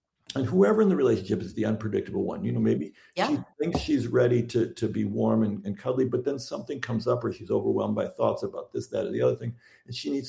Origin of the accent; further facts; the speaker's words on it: Detroit, Michigan, United States; I grew up in Detroit, so maybe it was 15